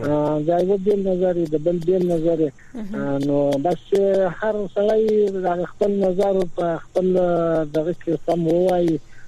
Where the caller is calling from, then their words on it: Zabul, Afghanistan; زابل ولایت